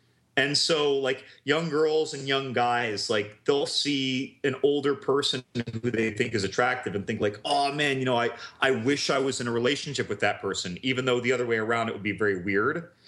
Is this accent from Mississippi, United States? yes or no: no; New Jersey, United States; And I'm from Jersey, and I know about rivers